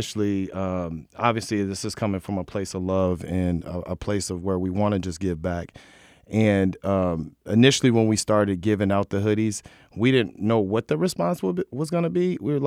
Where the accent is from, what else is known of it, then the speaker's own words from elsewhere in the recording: Waterloo, Ontario, Canada; heavy number of hoodies to be circulating around small Waterloo, which is my hometown and Jason's, you know, high school.